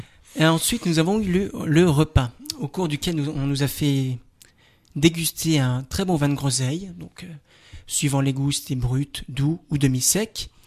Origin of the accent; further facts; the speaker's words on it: Sarrebourg, Grand Est, France; comme on dirait chez moi à Sarrebourg